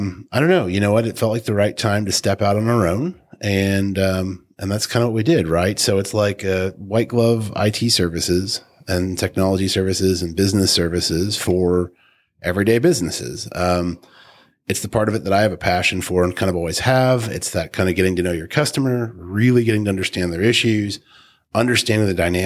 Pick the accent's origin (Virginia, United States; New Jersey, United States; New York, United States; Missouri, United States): New Jersey, United States; now in Peoria, United States; I grew up in New Jersey.